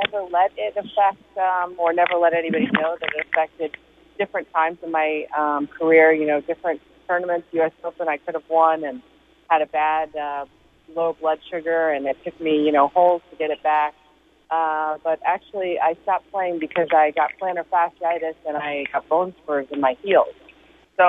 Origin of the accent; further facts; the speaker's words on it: United States; it made you very proud to be being an American.